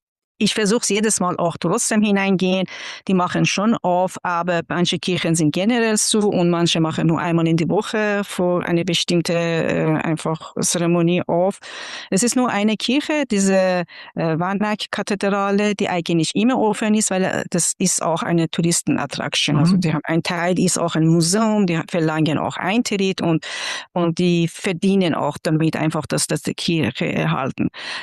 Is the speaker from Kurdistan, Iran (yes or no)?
no; Isfahan, Iran; German is a second language; now in Germany; ich komme aus Isfahan